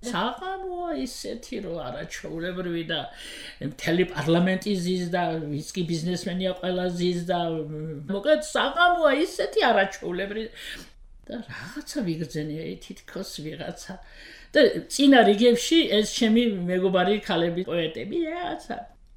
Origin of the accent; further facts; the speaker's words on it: Khoni, Imereti, Georgia; also born or lived in Kutaisi; now in Tbilisi, Georgia; ხან ხონელი ვიყავი, ხან ქუთაისელი ვიყავი, ახლა თბილისელი ვარ და ბოლო-ბოლო ქართველი ვარ.